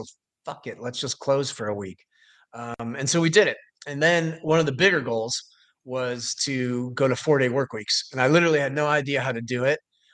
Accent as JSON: {"language": "English", "region": "Midwest", "country": "United States", "tie": "born or raised there", "said": "I grew up in the Midwest. My parents drilled hard work into me, and this was hard."}